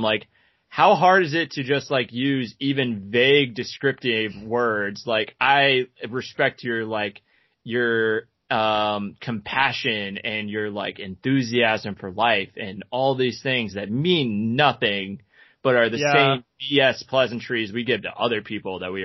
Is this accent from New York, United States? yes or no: no; Charlestown, Massachusetts, United States; Yeah, I grew up in Charlestown. It's a suburb of Boston, right outside the Yod.